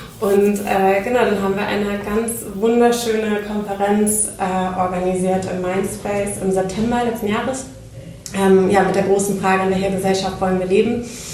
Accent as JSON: {"language": "German", "town": "Oldenburg", "region": "Lower Saxony", "country": "Germany", "also_born_or_lived": "Netherlands / Spain", "lives_now": "Hamburg, Germany"}